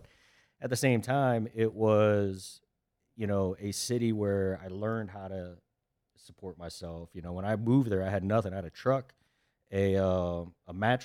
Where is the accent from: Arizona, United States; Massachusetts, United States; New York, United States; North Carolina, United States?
North Carolina, United States; Charlotte; so for me, I grew up in Charlotte in that aspect, loved it, met my wife there